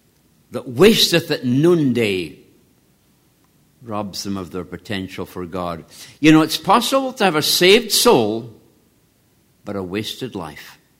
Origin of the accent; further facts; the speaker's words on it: Scotland, United Kingdom; When I was growing up in Scotland, we, as kids, played a board game, known as draughts.